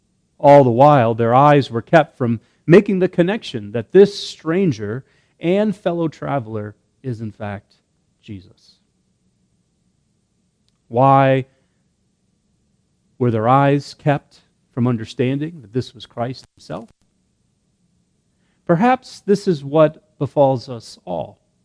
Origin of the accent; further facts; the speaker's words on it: Washington, District of Columbia, United States; Growing up in the Washington, D.C. area, the cherry blossoms always signaled spring was here and longer, warmer days were already here.